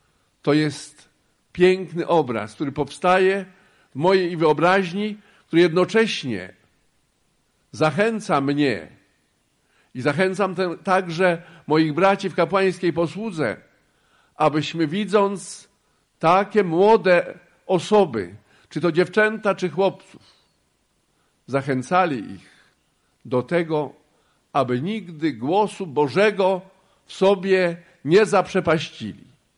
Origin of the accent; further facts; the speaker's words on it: Barłożno, Pomeranian Voivodeship, Poland; born there; parafia Barłożno